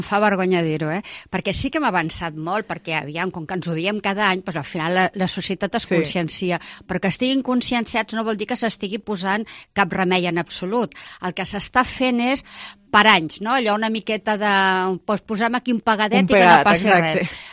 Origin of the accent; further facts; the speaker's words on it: Barcelona, Catalonia, Spain; now in Torredembarra, Spain; Jo sóc de Barcelona, molts anys a Barcelona, però arriba un dia que dic vull fer arrels en un lloc que per dintre m'agradi, que m'agradi el paisatge, m'agradi la gent.